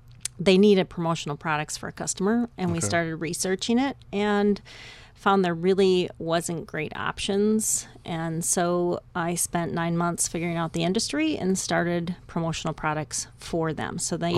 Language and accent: English; Sauk Prairie, Wisconsin, United States; I grew up in Sauk Prairie.